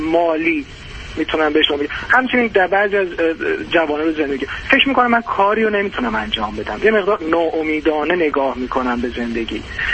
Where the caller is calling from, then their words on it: Germany; از اروپا دکتر، از آلمان هستم